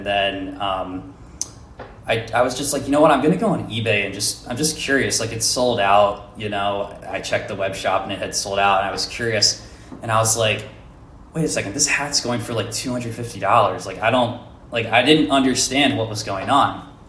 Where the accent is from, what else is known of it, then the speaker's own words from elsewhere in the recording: Philadelphia, Pennsylvania, United States; So I grew up in Pennsylvania in the Philly area